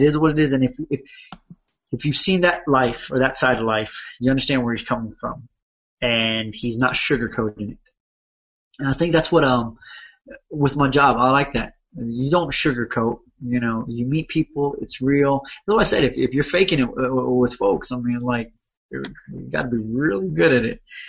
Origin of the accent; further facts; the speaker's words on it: Miami, Florida, United States; I grew up in inner city Miami, and of course in Miami we get a lot of I grew up in Carroll City, so … all that from the neighborhood